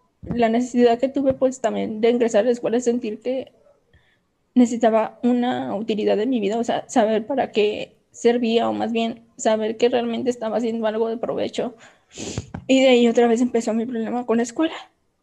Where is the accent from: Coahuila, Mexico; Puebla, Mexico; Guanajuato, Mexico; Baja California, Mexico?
Coahuila, Mexico; de estado de Coahuila.